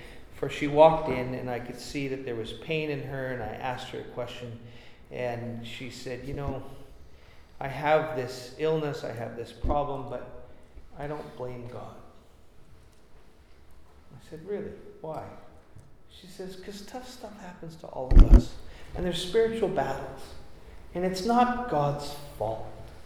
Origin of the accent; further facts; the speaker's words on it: Winnipeg, Manitoba, Canada; now in Vancouver, Canada; I grew up in Winnipeg.